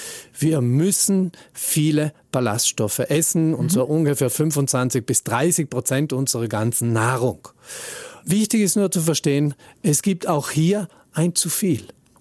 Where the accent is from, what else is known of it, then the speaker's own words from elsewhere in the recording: South Tyrol, Italy; Hier irrt der Volksglaube, so leid es mir tut als Südtiroler.